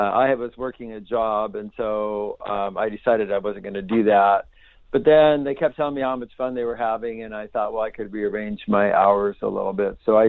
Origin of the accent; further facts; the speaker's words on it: Oregon, United States; also born or lived in Portland / Eugene; When I was five, then we moved from Portland, Oregon to Eugene, Oregon. And then there, of course, I have a memory of everything, and we moved multiple times and through multiple parishes.